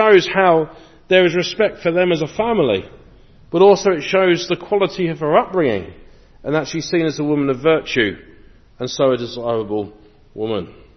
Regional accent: England, United Kingdom; As an English person, I find that very interesting

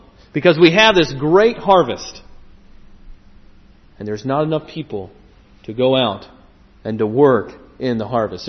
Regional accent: United States; As I mentioned, I'm from the United States, and we have an area in the U.S. in the center called the Midwest, and we call it the Corn Belt.

